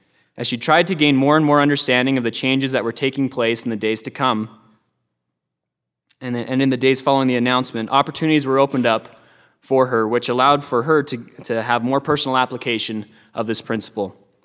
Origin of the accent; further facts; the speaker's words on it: Alberta, Canada; now in United States; I'm from Alberta, Canada. I'm a sophomore here at BYU Idaho.